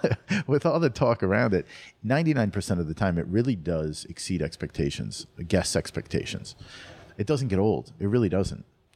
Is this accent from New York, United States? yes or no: no; Connecticut, United States; I'm actually from Connecticut, and I worked in Connecticut, Waterbury, Connecticut, mm-hmm.